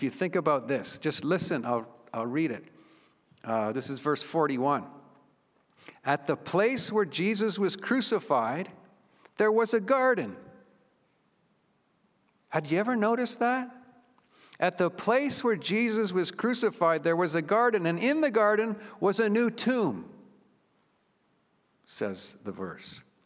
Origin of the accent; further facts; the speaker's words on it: Toronto, Ontario, Canada; now in Kitchener, Canada; I grew up in Toronto, Willowdale Christian Reformed Church and Willowdale Christian School, just off Yonge Street.